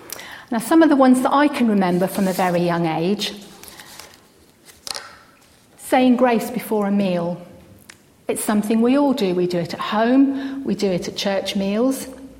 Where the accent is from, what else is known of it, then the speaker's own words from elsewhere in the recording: Scotland, United Kingdom; because being Scottish, we used to go first footing on New Year's Eve.